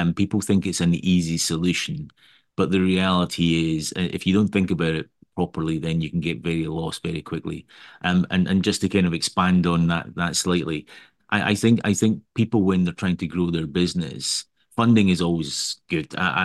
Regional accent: Scotland, United Kingdom; accent: Scottish; But I started out life in Scotland, you can tell with my accent, in construction, of all things.

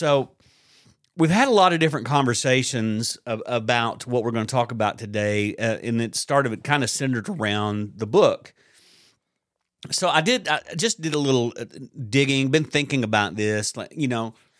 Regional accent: the South, United States; I'm from the South here in the U.S., right?

